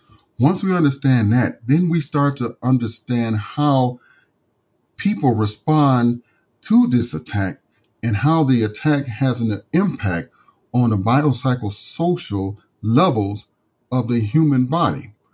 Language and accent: English; Chicago, Illinois, United States; Originally, I'm from the Chicagoland area. Did an undergraduate degree in psychology at Eastern Illinois University.